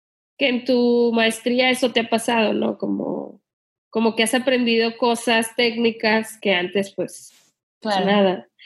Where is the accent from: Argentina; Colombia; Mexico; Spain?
Mexico; Sinaloa; yo me crié en Sinaloa y allá, en vez de decir chido, que en México decimos así